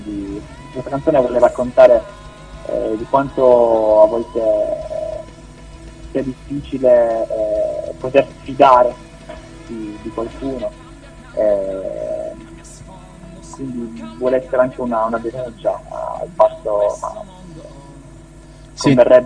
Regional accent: Turin, Piedmont, Italy; Sì, ho un po' girato qui dalle mie parti a Torino

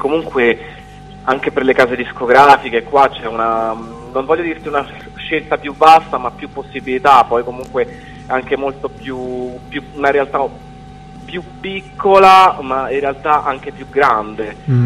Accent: Rome, Lazio, Italy; now in Milan, Italy; Comunque sono di Roma, abito da 3 anni e mezzo a Milano, mi sono trasferito a, per l'appunto, per la musica

